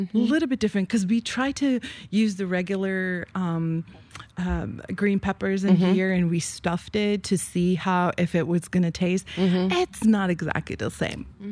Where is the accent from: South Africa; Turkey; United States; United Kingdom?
Turkey; when I was growing up in Turkey, which is about almost, 4 decades ago, there was no, because it's a Muslim-oriented country, so there was no Christmas.